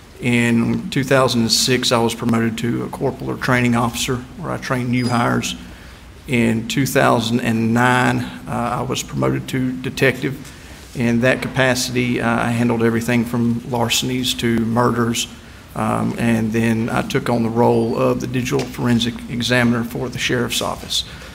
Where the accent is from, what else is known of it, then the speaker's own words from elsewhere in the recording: Charlotte, North Carolina, United States; I'm from Charlotte, North Carolina.